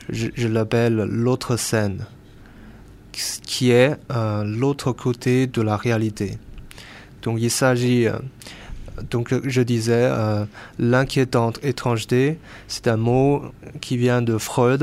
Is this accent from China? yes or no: yes; China; born or raised there; French is a second language; now in France